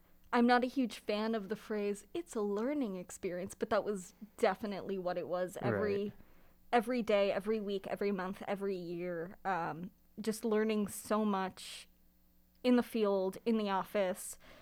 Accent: New York, United States; I'm from New York. I'm from Long Island. Yeah, I grew up there near the city. It's a very different place. It was a suburb of the city

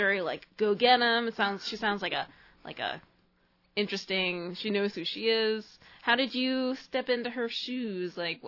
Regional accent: New York, United States; Like, as a New Yorker, what state, like, anyone, like, Wisconsin, I don't know, Nebraska, who knows.

